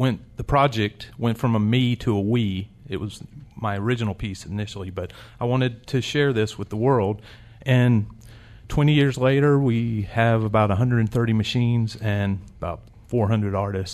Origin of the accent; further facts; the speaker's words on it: Concord, North Carolina, United States; I grew up in Concord, North Carolina.